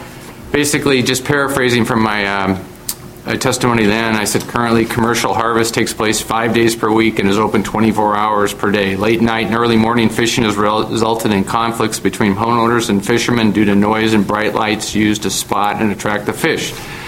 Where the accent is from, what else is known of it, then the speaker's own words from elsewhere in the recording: Camano Island, Washington, United States; I'm from Camino Island, a member of the Snow King chapter of Puget Sound Anglers.